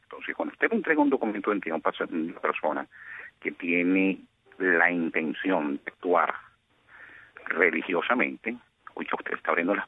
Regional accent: Venezuela; Bueno, lamentablemente, como venezolano

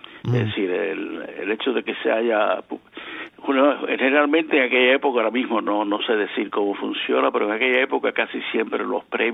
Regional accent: Guayos, Sancti Spíritus, Cuba; also born or lived in Havana; Sí, de Guayos. Yo soy de Santi Espíritus, un pequeño poblado que está entre Santi Espíritus y Cabeguán. Allí viví como hasta el año 53, 54. Mi familia se mudó para La Habana.

